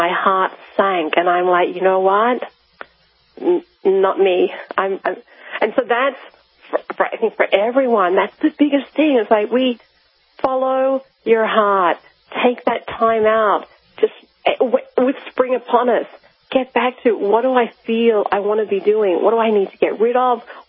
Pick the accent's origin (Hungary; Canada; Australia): Australia; moved away; because my home country is Australia, if you can't tell by my accent.